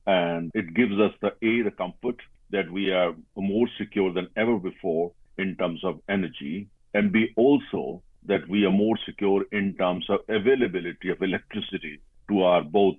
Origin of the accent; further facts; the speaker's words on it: India; And of course, as an Indian, I feel very proud about it.